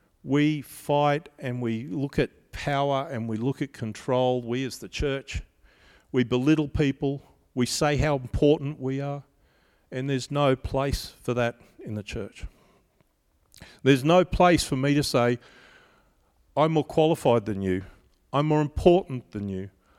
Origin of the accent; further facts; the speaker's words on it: Australia; everything you've done is worthless and useless because I'm from Australia and you're not